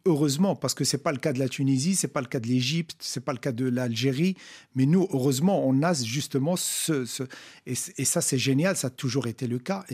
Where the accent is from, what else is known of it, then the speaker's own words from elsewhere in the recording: Morocco; Voilà, je suis né, j'ai grandi au Maroc, donc j'ai fait mes études là-bas, je l'ai étudié en arabe.